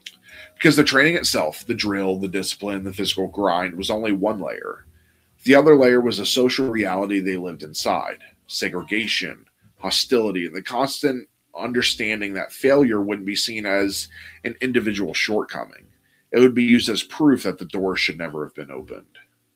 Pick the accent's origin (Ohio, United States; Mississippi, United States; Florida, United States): Florida, United States; Listen, I grew up in Florida. That was daily life in Florida.